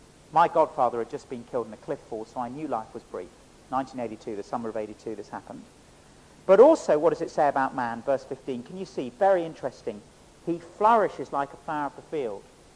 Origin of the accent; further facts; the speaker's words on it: England, United Kingdom; I apologize as an Englishman.